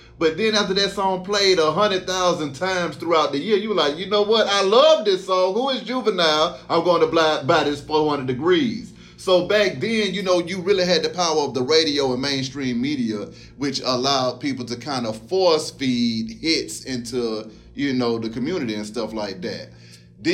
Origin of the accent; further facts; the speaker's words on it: Atlanta, Georgia, United States; Of course, you know it's … I'm from Atlanta, Georgia.